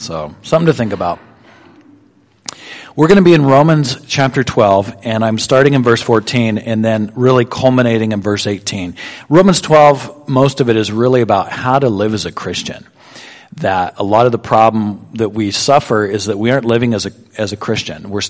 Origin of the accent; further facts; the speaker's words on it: Montana, United States; I started going to this community youth group in the community that I grew up in Western Montana.